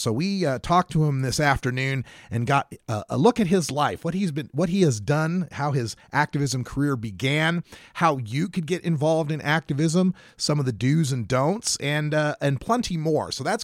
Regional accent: Idaho, United States; I have to go off on my home state of Idaho for two stories that happened this weekend

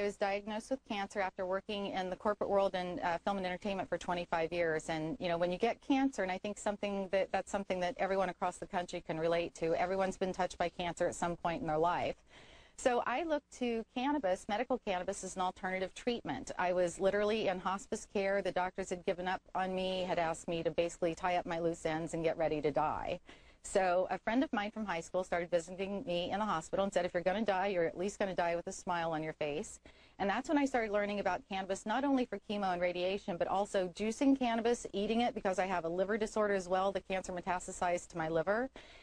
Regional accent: Appalachia, United States; I grew up in Appalachia in the Bible Belt

